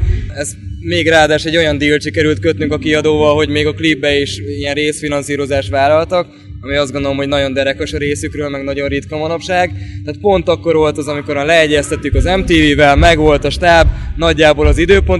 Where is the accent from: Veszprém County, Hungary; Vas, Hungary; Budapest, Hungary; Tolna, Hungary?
Budapest, Hungary; jelenleg is ott tartunk, hogy Budapesten, ahonnan jövünk, nyilván van egy valamilyen szintű törzsközönség